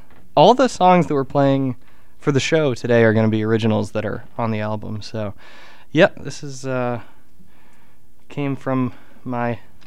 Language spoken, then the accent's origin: English; Boston, Massachusetts, United States; I grew up in the Boston area.